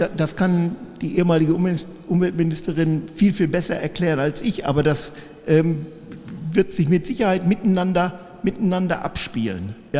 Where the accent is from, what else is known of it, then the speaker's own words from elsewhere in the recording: Bielefeld, North Rhine-Westphalia, Germany; Also ich bin in Bielefeld groß geworden.